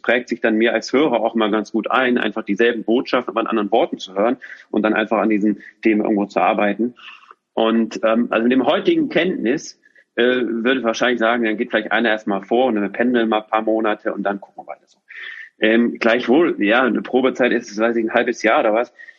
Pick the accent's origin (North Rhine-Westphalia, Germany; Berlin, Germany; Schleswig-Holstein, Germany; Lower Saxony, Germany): North Rhine-Westphalia, Germany; Düsseldorf; moved away; also born or lived in Switzerland; wir ziehen nach Düsseldorf. Das heißt, in meine Heimat. Ich hatte nie mehr daran gedacht, dass es nochmal Wirklichkeit wird, nochmal in meine Heimat zurückzuziehen.